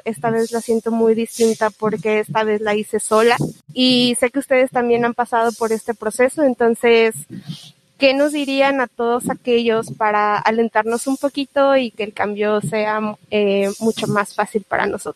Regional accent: Mexico City, Mexico; now in Monterrey, Mexico; Yo soy de Ciudad de México y llevo casi 9 meses viviendo en Monterrey. Me he mudado algunas, no sé, 10 veces de casa, pero esta vez la siento muy distinta porque esta vez la hice sola.

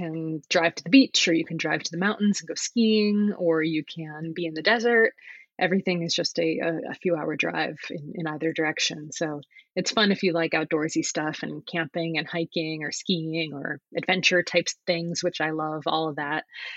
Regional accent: Connecticut, United States; now in San Francisco, United States; No, I grew up in Connecticut. I moved.

